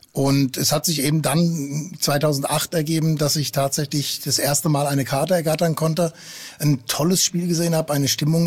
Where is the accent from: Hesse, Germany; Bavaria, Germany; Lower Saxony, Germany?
Hesse, Germany; Frankfurt; also born or lived in East Frisia; now in Hamburg, Germany; tatsächlich komme ich sogar noch höher aus dem Norden. Ich bin gebürtiger Ostfriese, bin aber in Frankfurt am Main aufgewachsen. Ja, die Vereine dort rum, das war nie so meins. Bin 2006 wieder nach Hamburg gezogen.